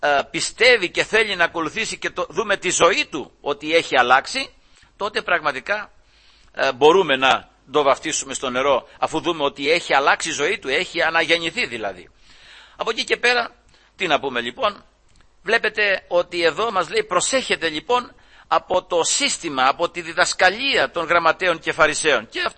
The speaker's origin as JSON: {"language": "Greek", "country": "Greece", "tie": "born there", "said": "επειδή γεννηθήκαμε στην Ελλάδα, μας βαφτίσανε, μας μυρώσανε, στο Θεό μας παραδώσανε"}